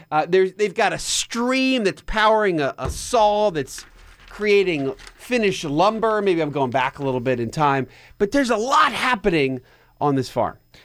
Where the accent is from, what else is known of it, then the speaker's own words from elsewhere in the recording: Pennsylvania, United States; and my home state of Pennsylvania